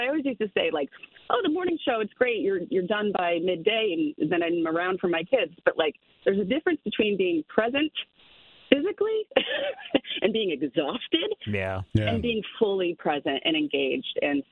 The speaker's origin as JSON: {"language": "English", "region": "Connecticut", "country": "United States", "tie": "born or raised there", "said": "It makes me emotional because I'm like, this is my home. I was born and raised in Connecticut."}